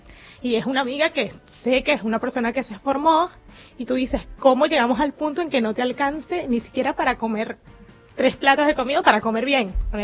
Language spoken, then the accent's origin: Spanish; Venezuela; moved away as an adult; Yo no lo puedo entender como venezolano. Yo no puedo. Yo cuando llegué aquí, habían 16 mil venezolanos